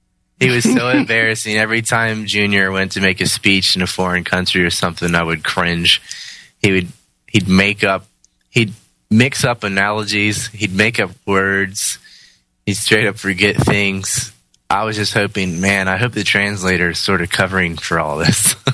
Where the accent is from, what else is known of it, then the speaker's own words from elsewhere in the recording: United States; So, as an American living overseas, I got to deal with that.